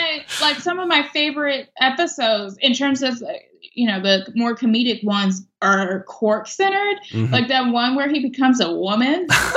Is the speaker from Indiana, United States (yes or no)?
no; Chicago, Illinois, United States; I'm a Chicagoan, so I'm going to highlight this.